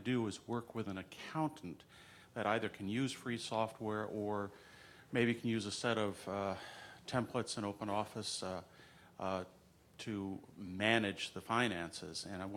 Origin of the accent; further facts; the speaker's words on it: Phoenix, Arizona, United States; Hi, I'm from Phoenix, Arizona, and we're building a organization there